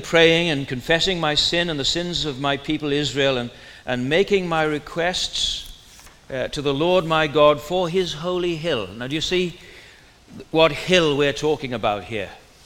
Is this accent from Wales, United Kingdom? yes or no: yes; Wales, United Kingdom; accent: Welsh; I'll do it in a Welsh accent. well, it won't be different to my normal accent.